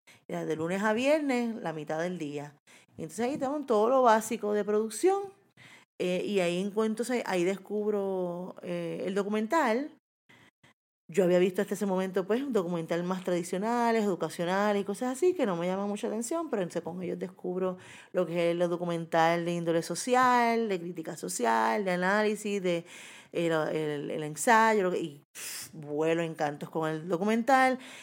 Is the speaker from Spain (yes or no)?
no; Puerto Rico; no solamente como puertorriqueña, sino como afrodescendiente.